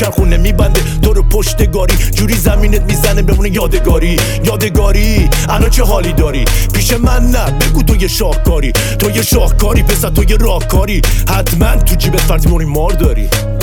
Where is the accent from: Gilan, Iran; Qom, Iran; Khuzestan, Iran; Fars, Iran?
Gilan, Iran; Rasht; اهل رشتم، متولد 1168.